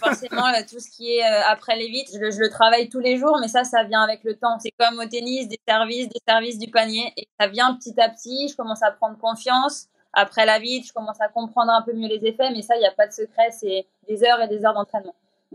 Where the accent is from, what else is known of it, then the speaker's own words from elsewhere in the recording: France; en tant que Française